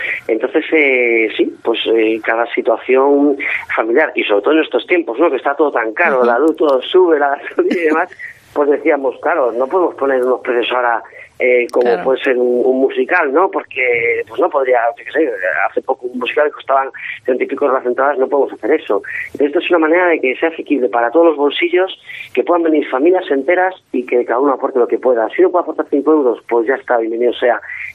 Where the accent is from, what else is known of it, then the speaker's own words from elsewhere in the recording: Vigo, Galicia, Spain; Porque somos artistas de Vigo y alrededores.